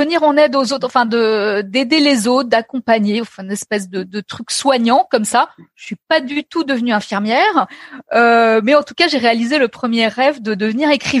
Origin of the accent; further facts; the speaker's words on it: Paris, Île-de-France, France; born there; moi, je suis née à Paris, dans le 12e arrondissement.